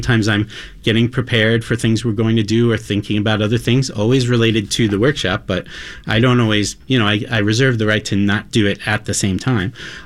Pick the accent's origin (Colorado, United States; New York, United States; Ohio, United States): New York, United States; Long Island; Oh, well, I grew up on Long Island.